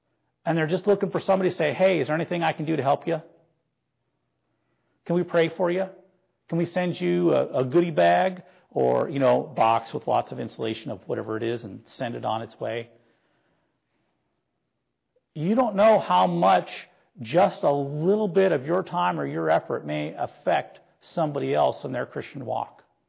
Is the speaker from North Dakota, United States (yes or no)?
yes; North Dakota, United States; Now, I grew up in North Dakota. I kind of like all four seasons